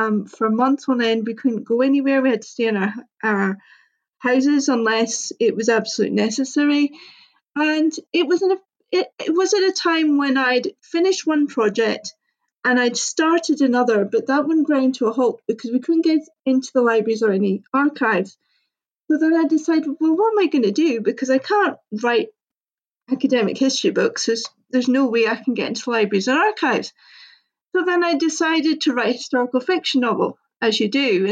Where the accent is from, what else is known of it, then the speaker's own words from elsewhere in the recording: Aberdeen, Scotland, United Kingdom; when I grew up in Aberdeen in the 90s, it was a very multicultural place.